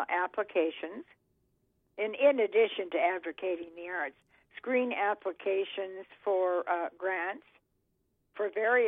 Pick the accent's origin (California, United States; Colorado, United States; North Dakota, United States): North Dakota, United States; Fargo; And as I say, I grew up in Fargo. I knew that.